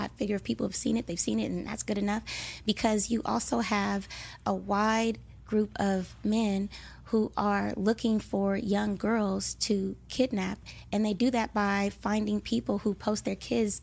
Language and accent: English; Compton, California, United States; and my friend, we're from Compton, so, you know, she was like, something's wrong here